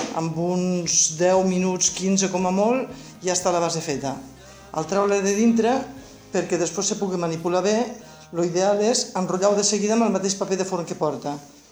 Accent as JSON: {"language": "Catalan", "town": "Les Borges Blanques", "region": "Catalonia", "country": "Spain", "also_born_or_lived": "Barcelona", "said": "sóc filla de Borges Blanques, he viscut molts anys a Barcelona, però al final doncs, tornes cap al poble, no? M'encanta el meu poble."}